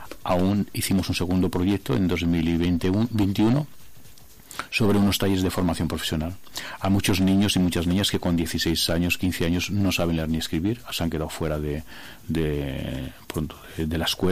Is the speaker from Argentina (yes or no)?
no; Spain; como yo soy evidente, soy español